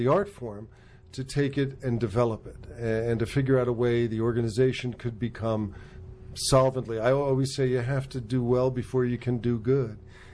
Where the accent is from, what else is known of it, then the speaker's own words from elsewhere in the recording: Manhattan, New York, United States; They moved to Manhattan. My two brothers and I grew up in Manhattan.